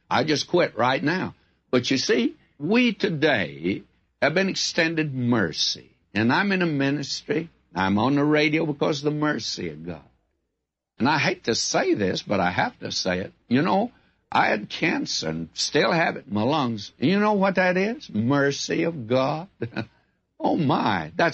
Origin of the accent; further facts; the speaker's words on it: the South, United States; Well, I'm a Southerner